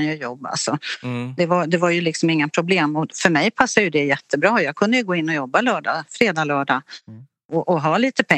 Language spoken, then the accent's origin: Swedish; Stockholm, Stockholm County, Sweden; jag är uppvuxen i Stockholm.